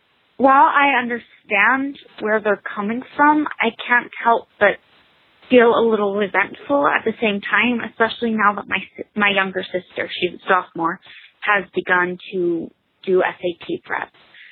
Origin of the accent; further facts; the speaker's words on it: Pennsylvania, United States; I'm from Pennsylvania. I'm currently a senior in high school.